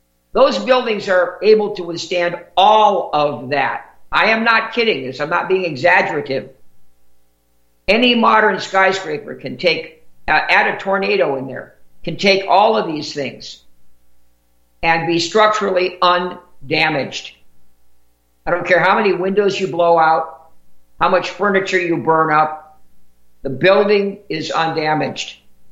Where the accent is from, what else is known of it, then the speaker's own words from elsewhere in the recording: Manhattan, New York, United States; born there; As a New Yorker, I guess because I was born in Manhattan, that makes me a New Yorker too, in some sense. Born at Flower Fifth Avenue Hospital, right there on Fifth Avenue.